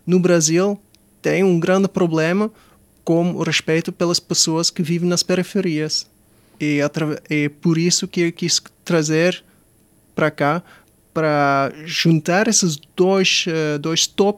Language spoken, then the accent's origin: Portuguese; Portugal; accent: Portuguese; Mais de Portugal, sim.